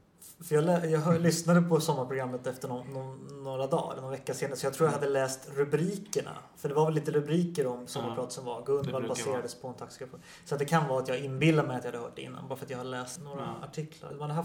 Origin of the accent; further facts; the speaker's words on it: Stockholm, Stockholm County, Sweden; Det är jag, men jag har ingen aning om vad platserna ligger.